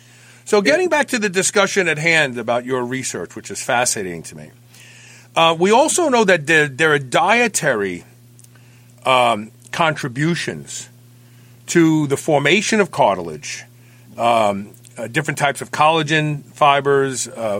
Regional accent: Brooklyn, New York, United States; Maybe I mispronounce words. I'm from Brooklyn.

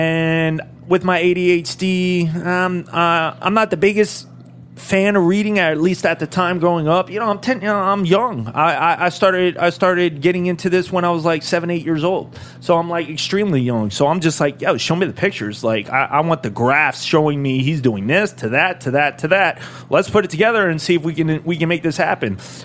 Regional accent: Fort Lauderdale, Florida, United States; also born or lived in Coral Springs; now in Orlando, United States; At the time, no. I grew up in Fort Lauderdale.

